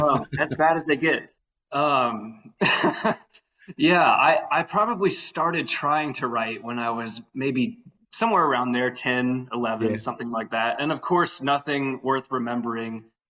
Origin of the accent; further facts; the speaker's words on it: Lafayette, Louisiana, United States; So I am from Louisiana. I'm actually from Lafayette originally, so part of Cajun culture